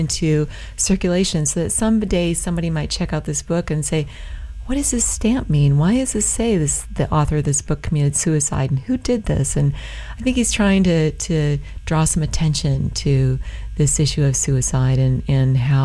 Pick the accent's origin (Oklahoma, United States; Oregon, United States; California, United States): Oregon, United States; Portland; People, when I travel and I say I'm from Portland, they really feel like Portland is sort of a nexus